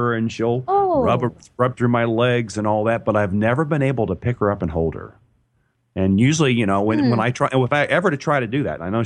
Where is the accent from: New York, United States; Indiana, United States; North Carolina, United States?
North Carolina, United States; I'm from North Carolina. I live in Burlington, North Carolina.